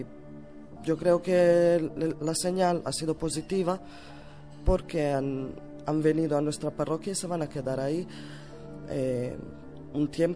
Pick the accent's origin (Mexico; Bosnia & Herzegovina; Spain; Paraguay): Bosnia & Herzegovina; Mostar, Federation of Bosnia and Herzegovina; Spanish is a second language; yo soy de Mostar, pero sí que paso mucho tiempo en Medjugorje. Y he vivido temporadas ahí, sigo trabajando en Medjugorje.